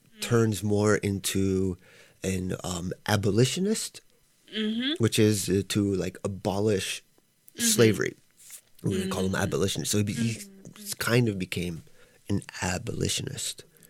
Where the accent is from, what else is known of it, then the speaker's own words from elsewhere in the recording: the South, United States; being from the South myself, and growing up in the South, and knowing people that were very much like Epps.